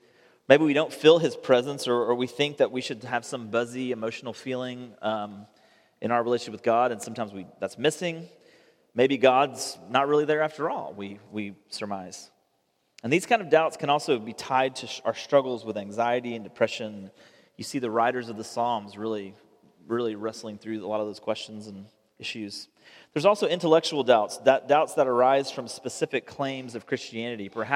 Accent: Tennessee, United States; I was a huge UT, I grew up in Tennessee, huge UT football fan

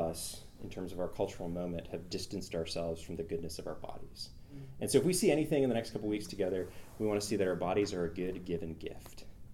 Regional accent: Canada; being a Canadian, I just think they're funny and hilarious

